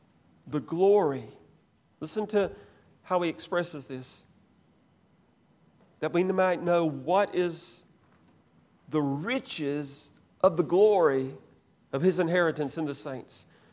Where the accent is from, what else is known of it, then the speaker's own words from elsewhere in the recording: Georgia, United States; He was a farmer near where I was raised in Georgia, and he leased land from this lady.